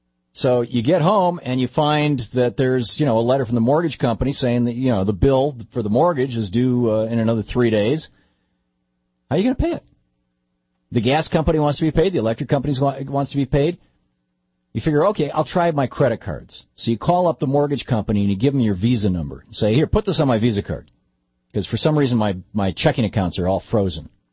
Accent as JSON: {"language": "English", "town": "Lansing", "region": "Michigan", "country": "United States", "tie": "born or raised there", "also_born_or_lived": "Grand Rapids / Ann Arbor", "lives_now": "Detroit, United States", "said": "And, you know, I grew up in Michigan. I was born in Kent County. I was born in Grand Rapids. Louise and I grew up in, both of us, I grew up in Lansing."}